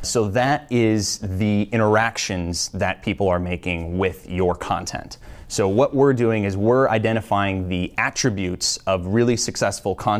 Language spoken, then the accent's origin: English; Wisconsin, United States; moved away as an adult; So I'm originally from Wisconsin, and I moved to the East Coast to attend BU.